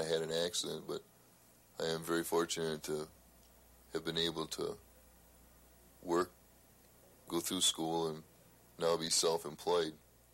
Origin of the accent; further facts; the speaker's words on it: Reedsburg, Wisconsin, United States; I am formerly from Reedsburg